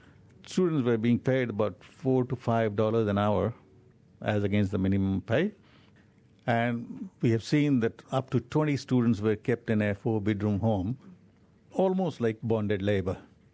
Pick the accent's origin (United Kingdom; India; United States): India; Mumbai, Maharashtra; moved away as an adult; now in New Zealand; I was born in Mumbai, India, went to a Punjabi school, and then later on graduated from University of Mumbai in political science and psychology. I did an honors degree there, and came to New Zealand